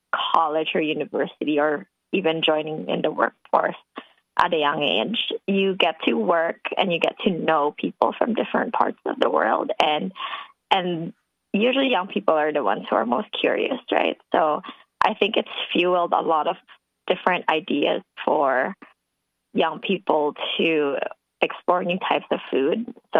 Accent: Philippines; now in Vancouver, Canada; coming from Philippines, I came from the Philippines, which is super tropical. I came here in Vancouver as a young person.

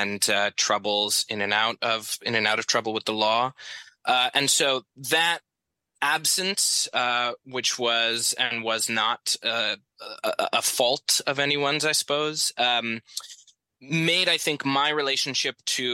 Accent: Arizona, United States; especially at that time, right, when I was growing up in Arizona.

